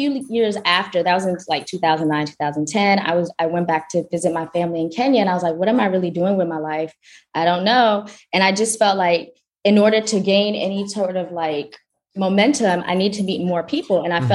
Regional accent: Atlanta, Georgia, United States; now in New York, United States; I'm not from Atlanta no more. Okay, okay. But I still claim it. I grew up in Atlanta. I moved to New York in 2009.

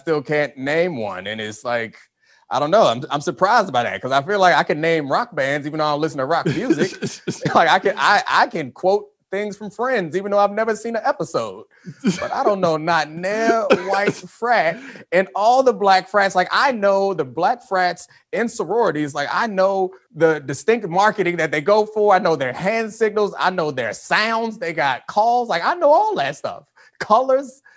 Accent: Baltimore, Maryland, United States; growing up in Baltimore, I really liked club music when I was growing up.

